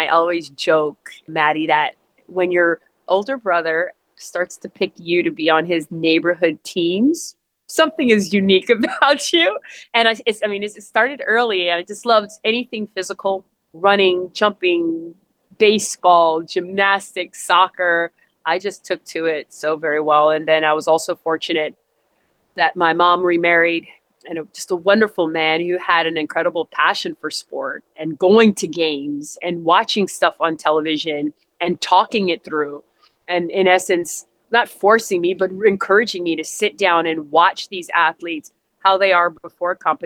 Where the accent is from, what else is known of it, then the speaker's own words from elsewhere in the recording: California, United States; And I'm originally from California.